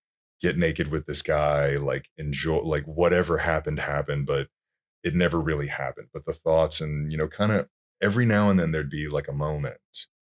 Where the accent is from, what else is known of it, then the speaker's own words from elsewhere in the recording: Alabama, United States; when I grew up, I grew up in Alabama in the 1990s.